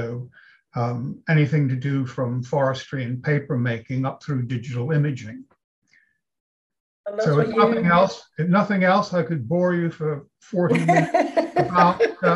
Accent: New England, United States; I grew up in New England, went to university there

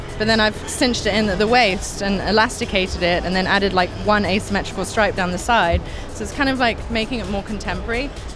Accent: England, United Kingdom; I'm English, and I feel like that's the way we dress because the weather's always changing.

